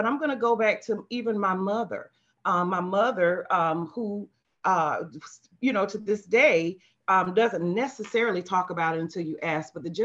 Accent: United States; That was the generation that I grew up in the United States.

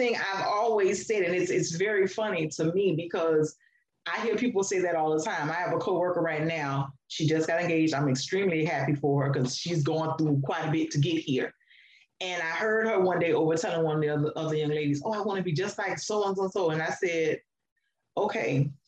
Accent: the South, United States; growing up in the South and hearing this constantly

